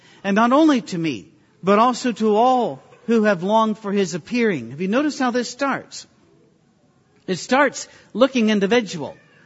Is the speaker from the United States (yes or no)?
yes; Detroit, Michigan, United States; I'll go places and I don't have a Scottish accent or an Irish accent or anything. I just tell people I'm from Detroit and we all talk like this.